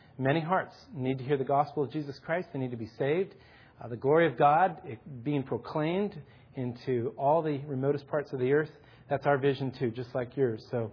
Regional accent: California, United States; moved away as an adult; I came from California 15 years ago. I went to seminary down in Escondido.

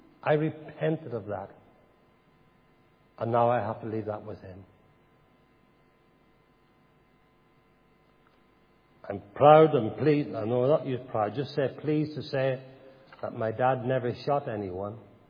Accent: Dungannon, Northern Ireland, United Kingdom; also born or lived in Belfast; I was brought up in Dungannon, the place called Old Engine. I went to Eton Dock School. My father moved the family to Belfast.

